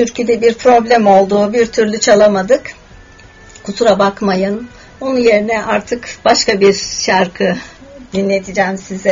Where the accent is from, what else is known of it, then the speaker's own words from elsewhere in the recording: Elazığ, Turkey; Bir de 3 gün önce yine memleketimde, Elazığ'da bir deprem yaşandı.